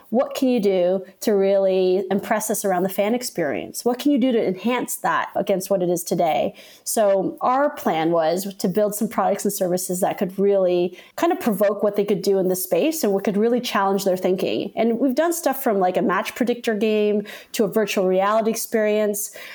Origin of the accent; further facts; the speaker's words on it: Canada; I'll be honest with you guys, I'm Canadian